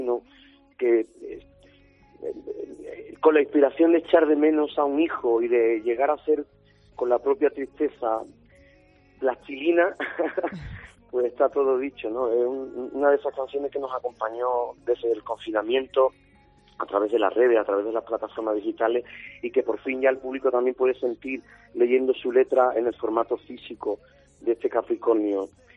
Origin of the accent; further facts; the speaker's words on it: Andalusia, Spain; accent: Andalusian; now in Madrid, Spain; muy orgulloso de mi acento, de vivir en Madrid